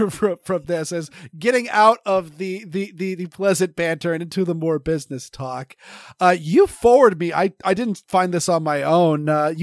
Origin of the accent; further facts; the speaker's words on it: Maine, United States; Because, yes, I'm from Maine, so yes, I am a bit French-Canadian.